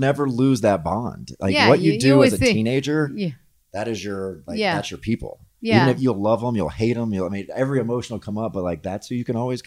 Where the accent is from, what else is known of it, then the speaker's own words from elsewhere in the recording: the South, United States; accent: southern; Oh, my southern accent's coming out.